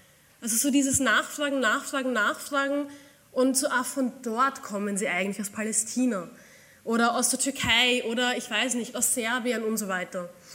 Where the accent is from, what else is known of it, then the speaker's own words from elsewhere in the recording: Amstetten, Lower Austria, Austria; Also ich bin geboren in Amstetten und habe sehr lange Zeit in Amstetten verbracht.